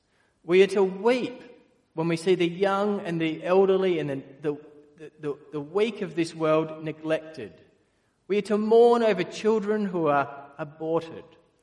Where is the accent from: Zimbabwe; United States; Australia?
Australia; Perth, Western Australia; In the 1980s, growing up in Perth, blackouts happened several times in winter, every winter.